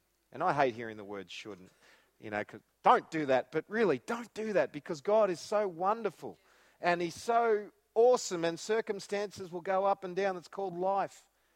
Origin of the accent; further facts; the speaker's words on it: Shepparton, Victoria, Australia; We're from Shepparton, Australia's worst people.